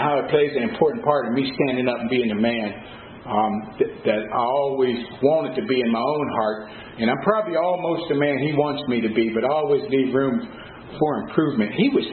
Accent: Pittsburgh, Pennsylvania, United States; I grew up in Homewood Brushton, and Homewood Brushton is like any ghetto USA.

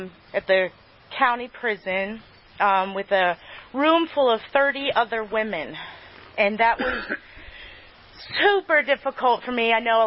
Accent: Lock Haven, Pennsylvania, United States; So qualifying myself, I grew up in Lock Haven. It's my favorite statement. Grew up in Lock Haven, and my family was a really good family.

